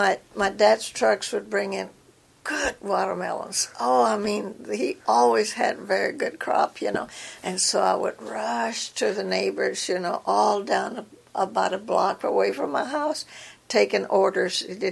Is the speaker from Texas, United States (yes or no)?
yes; Robstown, Texas, United States; So, yes, it was very nice growing up in Robstown.